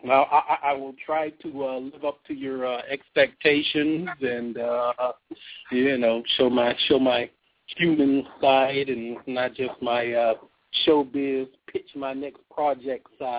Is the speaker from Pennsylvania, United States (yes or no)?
yes; Pittsburgh, Pennsylvania, United States; I grew up in Pittsburgh, Pennsylvania.